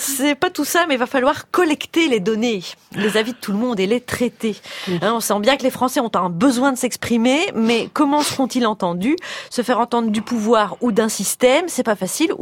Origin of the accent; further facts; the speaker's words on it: Belgium; nous, en tant que Belges